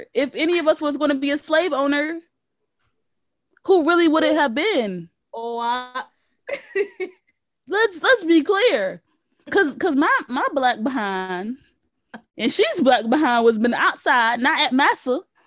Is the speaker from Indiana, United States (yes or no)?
no; South Carolina, United States; like, baby, I grew up in Low Country, South Carolina.